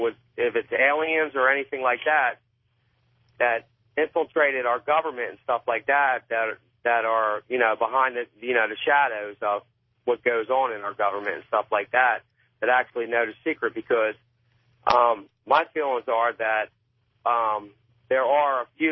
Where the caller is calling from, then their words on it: Wilmington, Delaware, United States; Wilmington, Delaware.